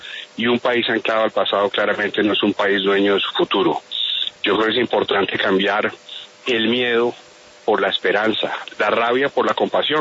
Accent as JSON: {"language": "Spanish", "country": "Colombia", "said": "nosotros como colombianos"}